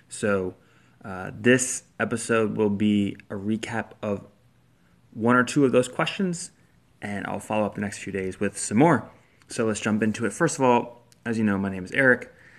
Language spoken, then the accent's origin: English; Indonesia; My favorite creature is the Komodo dragon, since I grew up in Indonesia.